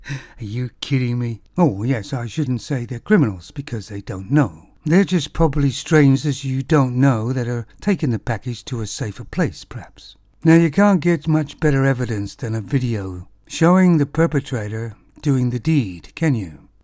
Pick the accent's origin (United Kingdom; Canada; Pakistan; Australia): Canada; Now, this news item is about my home country, Canada.